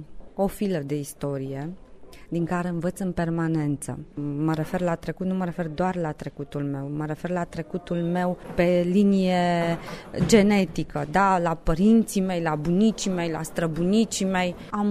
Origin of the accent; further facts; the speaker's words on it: Romania; sunt mândră că eu sunt româncă